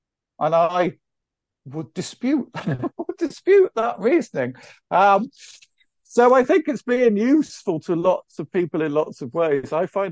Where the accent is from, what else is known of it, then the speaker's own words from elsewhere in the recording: Manchester, North West England, United Kingdom; when I was 18, 19, growing up in Manchester and going to the Hacienda and listening to the … it was kind of culturally formative for me.